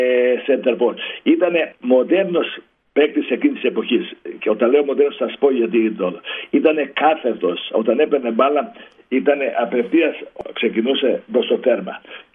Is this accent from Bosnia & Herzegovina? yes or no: yes; Foča, Republika Srpska, Bosnia & Herzegovina; also born or lived in Sarajevo; Γεννήθηκα στο Σαράεβο και μετά πέρασα σε μια Κομμόπολη, Φότσα